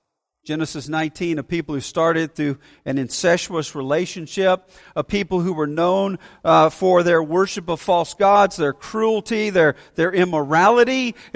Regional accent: Alabama, United States; You know, I grew up in Alabama and we had a lot of tornadoes.

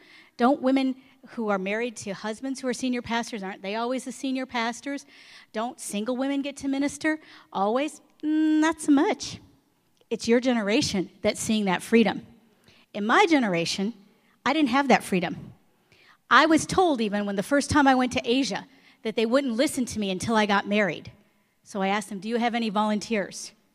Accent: Detroit, Michigan, United States; But with me, I'm from Detroit. I'm from a huge Italian family.

